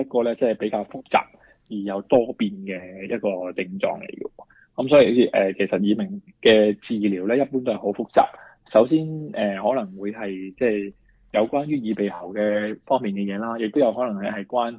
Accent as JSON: {"language": "Cantonese", "country": "Australia", "said": "我哋澳洲人都好中意食嘅係一啲 yogurt 啊"}